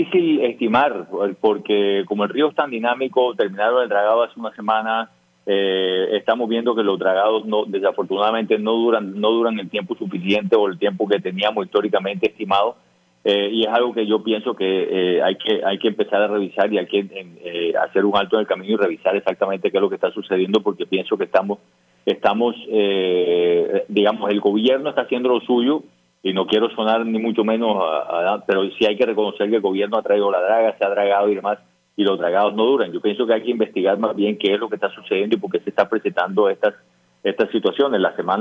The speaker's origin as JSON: {"language": "Spanish", "town": "Barranquilla", "region": "Atlántico", "country": "Colombia", "said": "pero que nosotros como barranquilleros debemos aprovechar"}